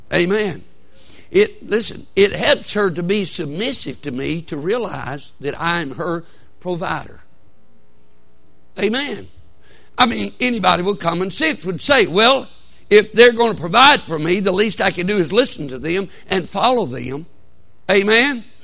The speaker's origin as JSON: {"language": "English", "region": "Alabama", "country": "United States", "said": "We're from Alabama."}